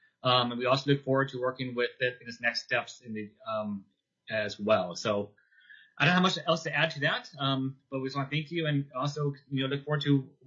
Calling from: Anchorage, Alaska, United States; I have the honor of serving as Vice President of AFN, and I'm calling in from Anchorage, Alaska right now.

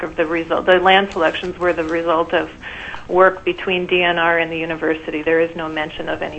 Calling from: Pelican, Alaska, United States; I'm calling in from Pelican, Alaska, and I'm the owner of Shoreline Incorporated.

